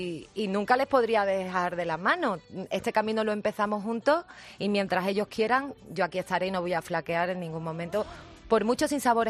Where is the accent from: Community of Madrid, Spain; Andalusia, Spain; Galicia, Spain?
Andalusia, Spain; Cádiz; Y también yo presumo mucho, fíjate, de ser profeta en mi tierra.